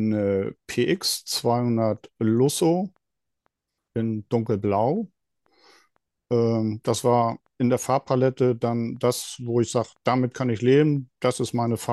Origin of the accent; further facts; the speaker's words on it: Flensburg, Schleswig-Holstein, Germany; also born or lived in Celle / Pinneberg / Hamburg; now in Düsseldorf, Germany; Ich bin ein Küstenjung, bin von Flensburg über Celle nach Pinneberg gekommen und über das Studium der Architektur in Hamburg bin ich dann in das Rheinland gezogen und bin heute ein glücklicher Düsseldorfer